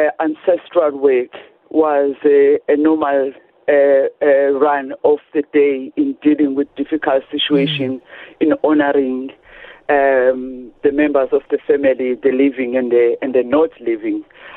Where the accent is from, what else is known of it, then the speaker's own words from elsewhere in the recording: KwaMashu, KwaZulu-Natal, South Africa; I grew up in KwaMashu and brought up in the Zulu culture